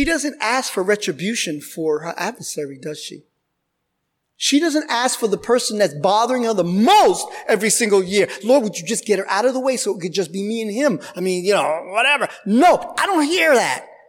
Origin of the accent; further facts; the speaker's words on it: New York, United States; However, I'm from New York. I know we can't say that word too good, ask, right?